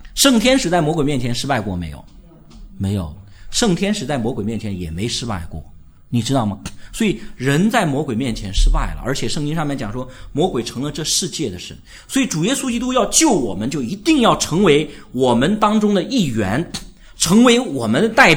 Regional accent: China; 因为我们是中国人嘛

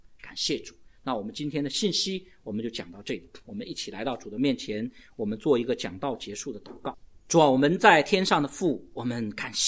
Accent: China; 我们中国人，我们是礼仪之邦，怎么会变成这个样子

